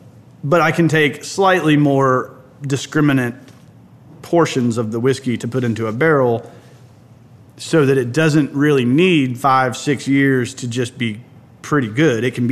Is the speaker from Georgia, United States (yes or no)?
yes; Georgia, United States; I'm from Harrelson County, which is about an hour northwest of Atlanta.